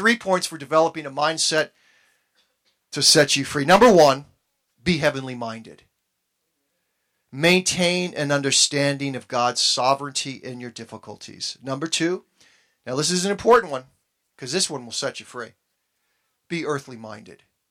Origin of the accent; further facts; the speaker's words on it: Texas, United States; accent: Texas; And when I really get to preaching, my Texas accent comes out, you know.